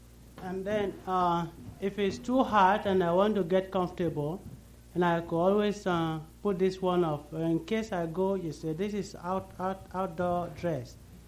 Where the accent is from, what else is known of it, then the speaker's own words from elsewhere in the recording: Nigeria; moved away as an adult; I'm from Nigeria, West Africa. I've been in this country for about 6 years, so you know that I'm still as much as African as possible.